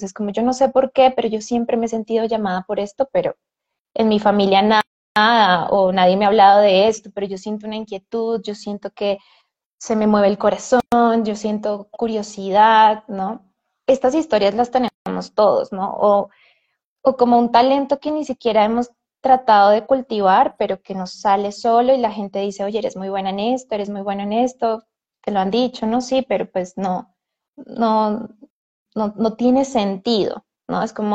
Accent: Colombia; born there; que nací en Colombia, que tengo tal edad y que soy mujer

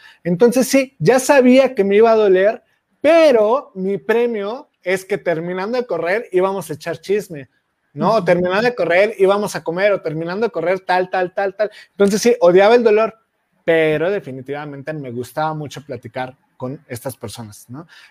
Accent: Mexico; porque dejar el pan como mexicano, estás bien, güey.

